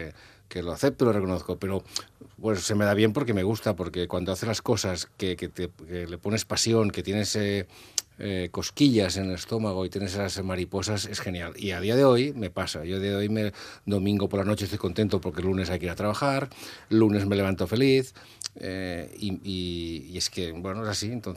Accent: Calafell, Catalonia, Spain; yo soy de Calafell, mi padre era de Barcelona y se fue a hacer temporada un verano hace muchos y muchos años, y ahí conocí a mi madre, con lo cual yo nací en Calafell.

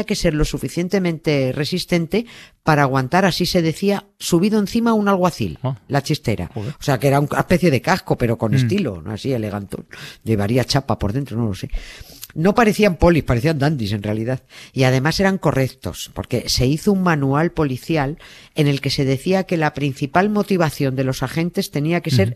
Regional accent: Madrid, Community of Madrid, Spain; en mi pueblo, me voy a remitir a mi pueblo, en Madrid, que es lo que conozco mejor.

